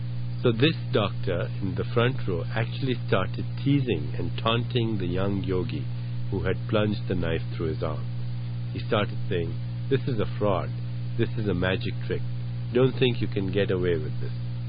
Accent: India; When I was growing up in India, we had a neighbor who had a chicken farm.

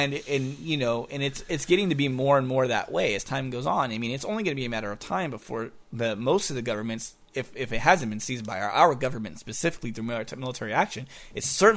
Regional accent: United States; no offense to Americans, because I'm American, obviously, too.

